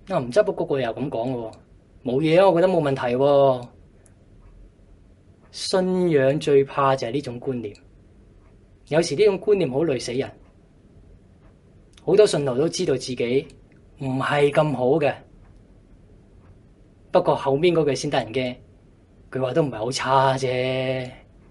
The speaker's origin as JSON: {"language": "Cantonese", "country": "Hong Kong", "said": "我哋香港人就明啦。"}